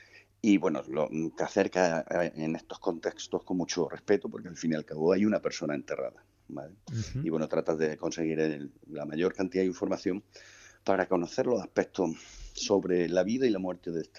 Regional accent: Andalusia, Spain; Sí, bueno, y la verdad es que somos andaluces.

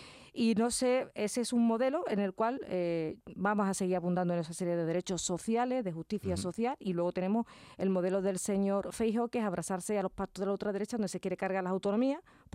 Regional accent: Écija, Andalusia, Spain; accent: Andalusian, Sevillian; con este acento andaluz, sevillano, con un toque, si me lo permite, ecijano, que es mi pueblo.

